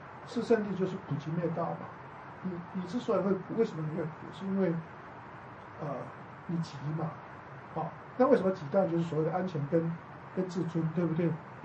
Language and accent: Chinese; China; 就像我们中国人常讲